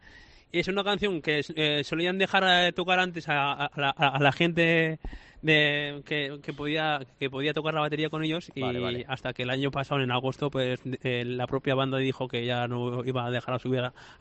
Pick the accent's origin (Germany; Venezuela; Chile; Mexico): Chile; also born or lived in Tarazona, Spain; Mi corazón está en Tarazona, en la provincia de Zaragoza, donde es Paco Martín de Soria. Yo soy natural de Chile